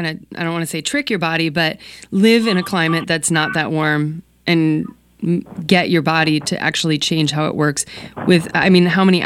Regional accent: Illinois, United States; now in Oregon, United States; I grew up in Illinois. So okay. Cold, very cold winters, very pretty warm summers, very humid.

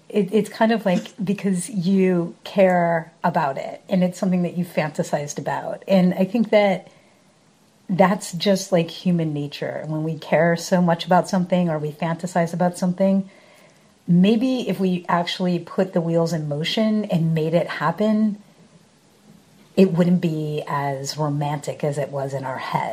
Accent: New York, United States; Right. So I'm visiting from New York. I'm visiting Portland.

